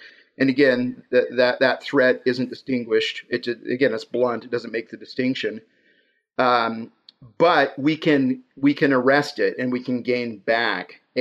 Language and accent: English; Idaho, United States; I'm from Idaho.